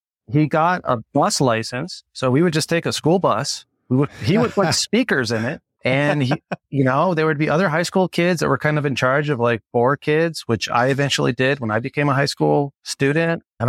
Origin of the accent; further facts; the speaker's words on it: San Diego, California, United States; I grew up in San Diego.